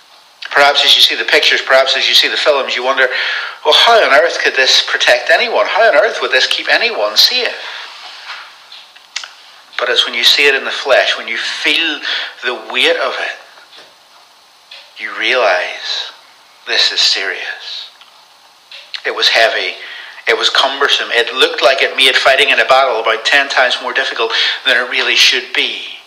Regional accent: Carrickfergus, Northern Ireland, United Kingdom; The place I grew up in Northern Ireland, it was a little place called Carrickfergus.

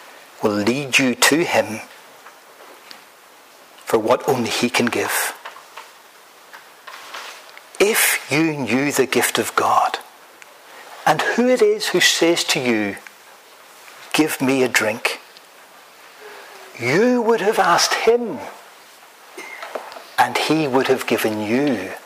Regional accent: Bangor, Northern Ireland, United Kingdom; When I was growing up in Bangor, County Down, Northern Ireland

